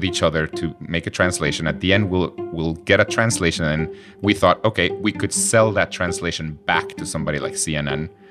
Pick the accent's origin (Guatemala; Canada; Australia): Guatemala; there's all these people that I grew up with in Guatemala, very poor.